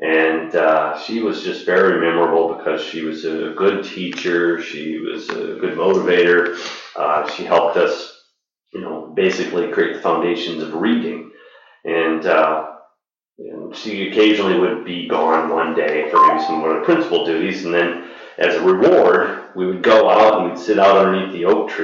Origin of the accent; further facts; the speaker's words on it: Epworth, United States; Yeah, so we were raised in Epworth, big white house on the top of the hill.